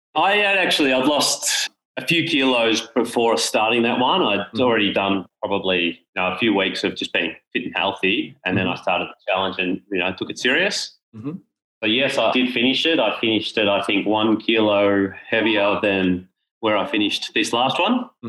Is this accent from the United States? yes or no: no; Bendigo, Victoria, Australia; So I'm from Bendigo in Victoria. So we're regional Victoria.